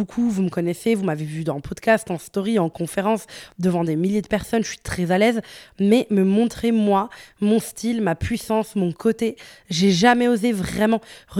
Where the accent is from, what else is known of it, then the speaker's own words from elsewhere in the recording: Morocco; moi pour ceux qui se demandent, je suis marocaine